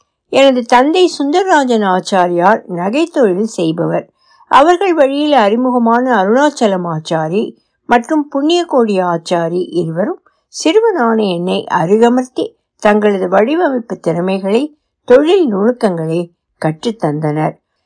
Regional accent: Madurai, Tamil Nadu, India; born there; மதுரையில் பிறந்தேன். மதுரை தூய மரியன்னை உயர்நிலைப் பள்ளியில் படித்தேன்.

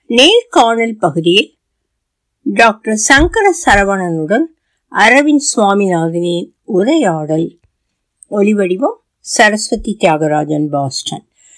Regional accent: Devanallur, Tamil Nadu, India; born there; திருநெல்வேலி மாவட்டம் தேவநல்லூரில் பிறந்தேன்.

